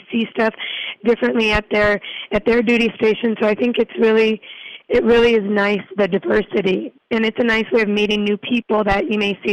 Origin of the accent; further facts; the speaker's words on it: California, United States; I'm from Los Angeles County in California.